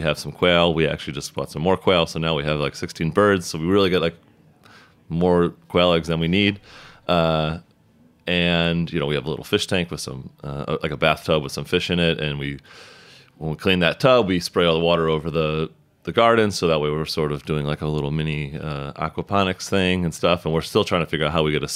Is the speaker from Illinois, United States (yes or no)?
yes; Illinois, United States; So I grew up like about an hour south of Chicago